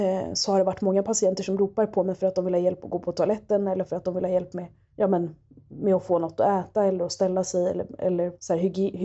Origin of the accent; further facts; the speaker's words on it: Sweden; Jag är ju född och uppvuxen i Sverige och Sverige är liksom mitt hem. Men ja, jag är den lilla utländska tjejen.